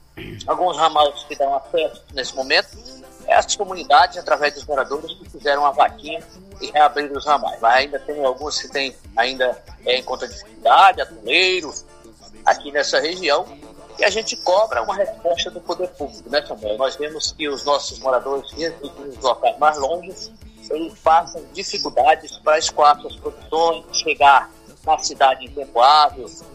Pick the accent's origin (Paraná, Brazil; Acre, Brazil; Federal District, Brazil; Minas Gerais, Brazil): Acre, Brazil; Eu sou do interior, natural do Seringal Porangaba, das Barrancas, do Rio Iaco, com muito orgulho.